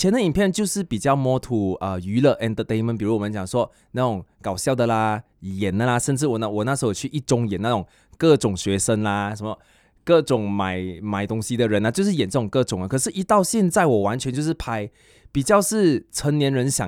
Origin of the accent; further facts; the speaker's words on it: Kuching, Sarawak, Malaysia; 尤其是我回到我家乡，然后古晋没有那么大，所以比较多人会认到